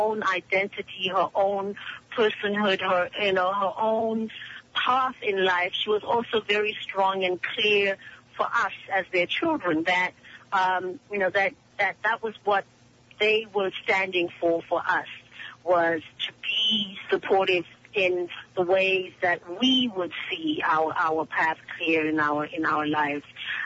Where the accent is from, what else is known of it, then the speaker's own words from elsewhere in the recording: South Africa; also born or lived in England / Swaziland; And I remember that when we moved back to South Africa from England, and went to another boarding school in Swaziland